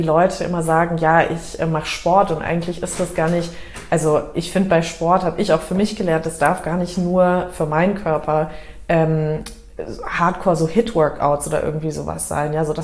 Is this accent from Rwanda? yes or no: no; United States; German is a second language; also born or lived in Canada; now in Germany; ich bin in Amerika aufgewachsen, ich war lange in Kanada.